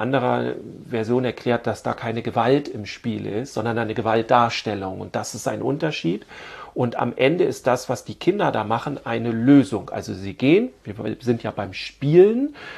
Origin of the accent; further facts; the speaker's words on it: Bad Segeberg, Schleswig-Holstein, Germany; Ich komme aus Bad Segeberg, da war Winnetou das Thema, ja, oder ist immer noch.